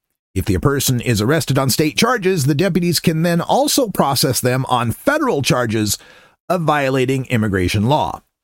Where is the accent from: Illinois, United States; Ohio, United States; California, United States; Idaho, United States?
Idaho, United States; Nampa; Now, I grew up in Nampa, Idaho, part of Canyon County, Idaho, and one of the landmarks of Canyon County in my hometown of Nampa is Amalgamated Sugar